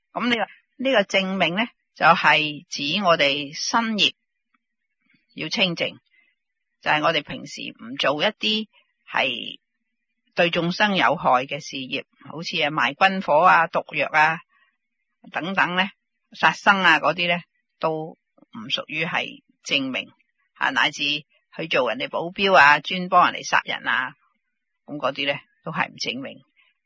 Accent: China; 呢个系印度人嘅心量，我中国人就冇呢样啦

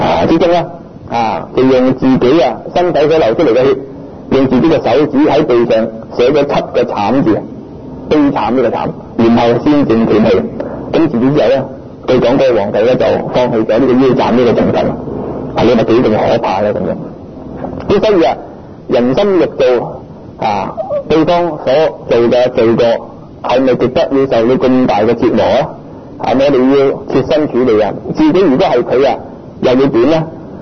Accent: Guangdong, China; 我們廣東人俗語、家和萬事興

